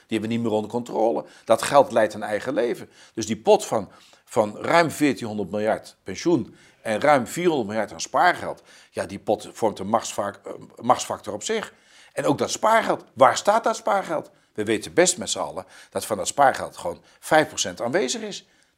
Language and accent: Dutch; Netherlands; Maar wij als Nederlanders, ja, wij zitten natuurlijk wel aan de verkeerde kant van de streep, want we zitten tot onze nek in de euro.